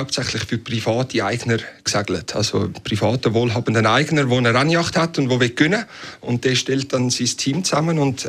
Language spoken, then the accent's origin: German; Rapperswil, St. Gallen, Switzerland; Also ich bin eigentlich ganz normal aufgewachsen in Rapperswil.